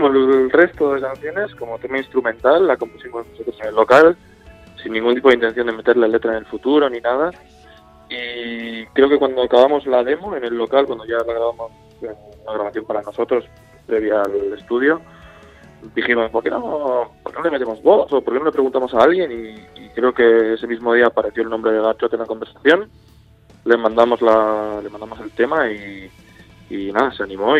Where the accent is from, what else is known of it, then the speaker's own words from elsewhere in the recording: Canary Islands, Spain; Sí, somos del barrio, la verdad.